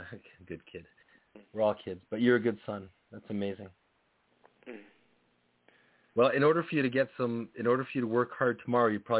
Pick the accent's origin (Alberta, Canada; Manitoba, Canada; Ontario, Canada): Ontario, Canada; I grew up outside of Toronto, so I kind of have my allegiance to some other places.